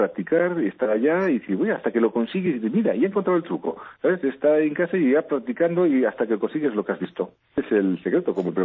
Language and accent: Spanish; Barcelona, Catalonia, Spain; now in Madrid, Spain; Yo nací en Barcelona, toda mi vida, hasta que decidí cambiar de aires y decidí irme a la capital de España y a las dos capitales, Valladolid, que fue en su época de Felipe II, y ahora la actual.